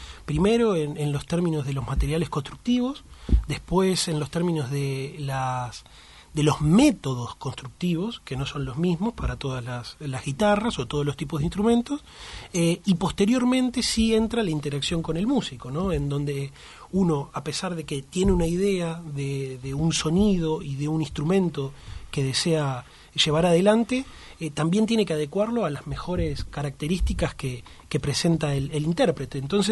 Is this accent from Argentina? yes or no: yes; Argentina; also born or lived in Uruguay; Exacto, y yo nací en Uruguay y al revés, al año me vine para Argentina, o sea que sí, mi crianza es básicamente... Argentina